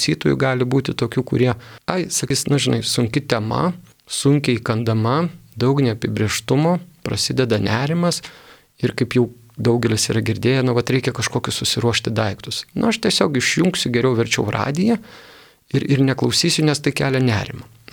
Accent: Vilnius County, Lithuania; pats esu iš Vilniaus regiono, darbuojuosi Vilniuje

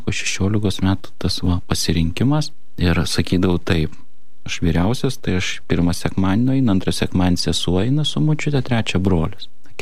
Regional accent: Kaunas, Kaunas County, Lithuania; Gimiau ir augau Kaune, Žemųjų Šančių mikrorajone.

